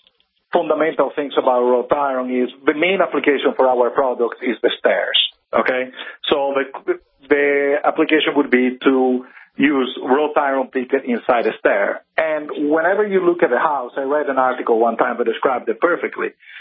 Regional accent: Italy; accent: Italian; 42 years ago, over in Italy, and that's where my crazy accent came from, is my dad started as a blacksmith in a local city in the northern side of Italy.

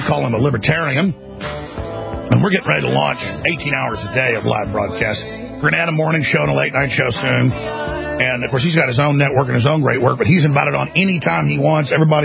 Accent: Texas, United States; I've had my ass kicked plenty of times where I grew up in Texas.

